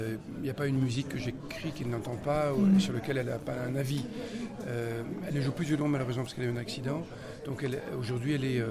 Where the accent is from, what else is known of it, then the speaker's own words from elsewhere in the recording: France; Je suis français, mais à Hollywood